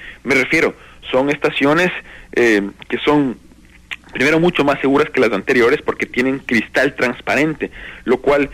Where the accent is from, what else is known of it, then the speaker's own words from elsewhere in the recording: Quito, Pichincha, Ecuador; como quiteños, señalar lo profundamente orgullosos que estamos por aquello